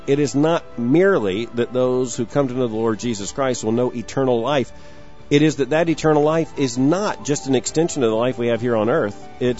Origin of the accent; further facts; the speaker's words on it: Florida, United States; Growing up in Florida, I was told